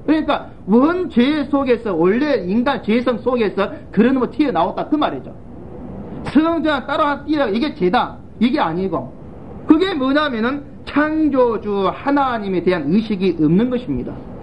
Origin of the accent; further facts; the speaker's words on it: Suncheon, South Jeolla, South Korea; 또 제 고향 순천의 그 법대 학생이더라고요.